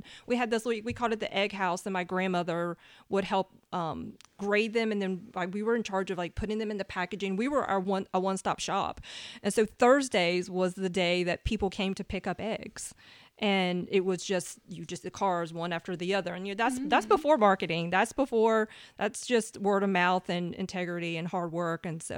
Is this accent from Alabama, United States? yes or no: no; Warrington, North Carolina, United States; now in Mount Pleasant, United States; I live in Mount Pleasant currently, but I grew up in Warrington, North Carolina, the eastern part of the state. We grew hay and had chickens.